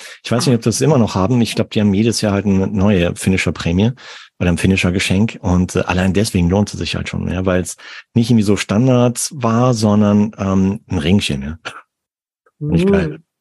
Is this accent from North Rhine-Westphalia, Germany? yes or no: yes; North Rhine-Westphalia, Germany; born there; also born or lived in Munich; Ich komme gebürtig aus Nordrhein-Westfalen, aber ich habe lange Zeit im Süden von München gewohnt und in Ottobrunn in der Ecke.